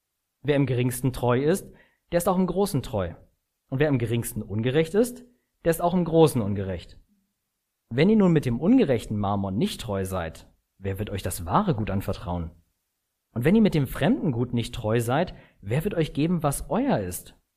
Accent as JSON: {"language": "German", "town": "Blankenfelde", "region": "Brandenburg", "country": "Germany", "lives_now": "Wolfsburg, Germany", "said": "ich bin 22 Jahre alt, ich komme aus Blankenfelde, aus der Hoffnung.de Gemeinde, wohne aktuell in Wolfsburg, arbeite da bei Volkswagen und bin jetzt seit fast 4 Jahren mit Jesus unterwegs"}